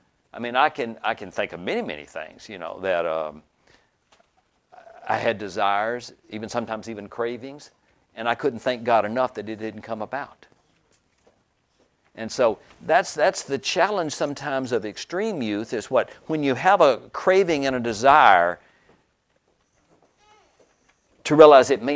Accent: Alabama, United States; I remember I went through a phase that I'm from Alabama. And I just yearned to return to my roots.

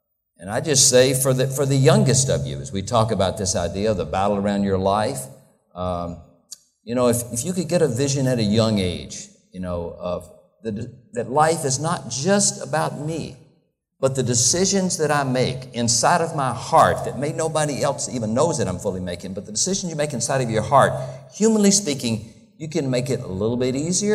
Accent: Deep South, United States; I'm from the Deep South. I never thought you ought to pay anybody to exercise.

